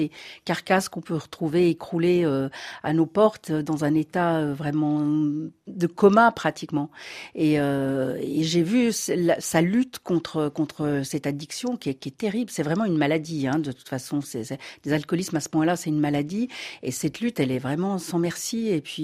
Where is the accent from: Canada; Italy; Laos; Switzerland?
Switzerland; now in Paris, France; Alors bon, je suis suisse, mais j'habite depuis 30 ans à Paris, donc je suis quand même devenue un peu française.